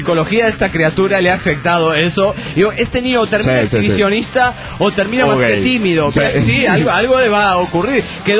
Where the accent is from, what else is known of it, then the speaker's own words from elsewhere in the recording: Lima, Peru; de Lima, Perú.